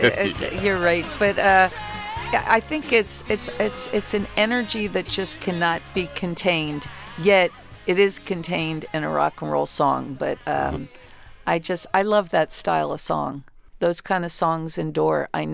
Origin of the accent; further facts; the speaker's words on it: New Jersey, United States; I'm from South Jersey, so we would have done the 81 to it.